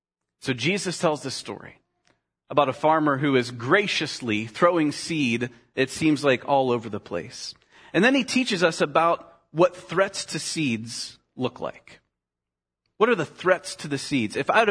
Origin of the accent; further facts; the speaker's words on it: Winona, Minnesota, United States; I have never lived on a farm. I grew up in Winona, where most people did live on farms or at least worked on farms.